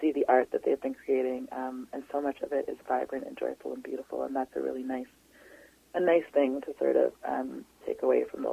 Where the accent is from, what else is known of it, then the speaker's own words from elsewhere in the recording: Toronto, Ontario, Canada; I know that because I came from Toronto, and I was drawn across the country